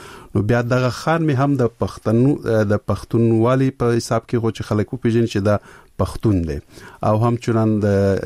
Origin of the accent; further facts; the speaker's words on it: Peshawar, Khyber Pakhtunkhwa, Pakistan; زه ورکوټه په پېښور کې لوی شوی یم.